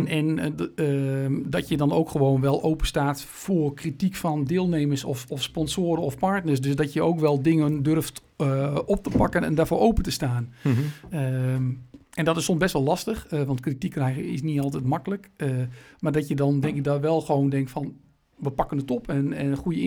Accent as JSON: {"language": "Dutch", "town": "Meppel", "region": "Drenthe", "country": "Netherlands", "said": "Dat zijn we misschien, denk ik, als Noorderlingen in Meppel wat te nuchter voor of niet."}